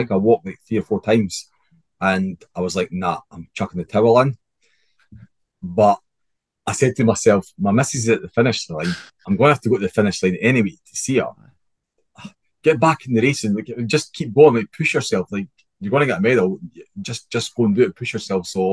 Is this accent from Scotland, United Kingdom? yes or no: yes; Edinburgh, Scotland, United Kingdom; Look at me, I'm from Edinburgh.